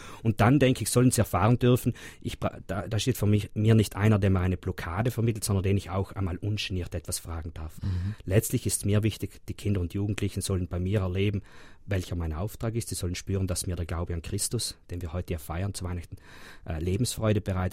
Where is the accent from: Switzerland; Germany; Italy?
Italy; St. Martin in Passeier, Trentino-Alto Adige; Ich werde am Nachmittag nach St. Martin in Passaier in meine Heimat fahren.